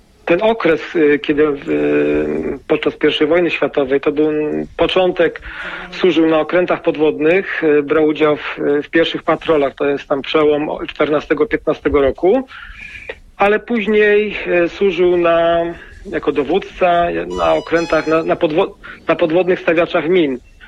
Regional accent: Greater Poland Voivodeship, Poland; mieszkam pod Gniezdem i tak jak admirał UNRUG pochodzę z Wielkopolski.

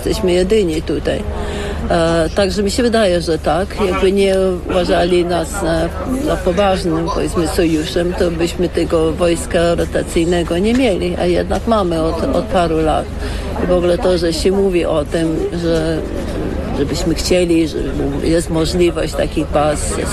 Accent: United States; Polish is a second language; also born or lived in United Kingdom; Mówię 6 językami. Jestem Amerykanką, jestem Angielką.

